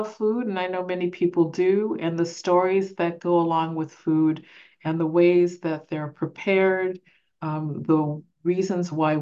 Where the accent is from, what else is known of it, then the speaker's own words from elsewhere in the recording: California, United States; and they're from my home state of California.